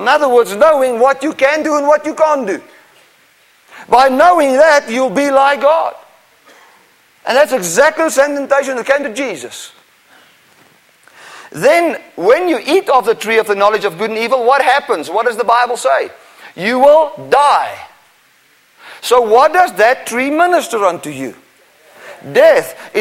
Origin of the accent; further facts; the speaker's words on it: South Africa; You know, I come from South Africa. In the northern parts of South Africa, it's very dangerous.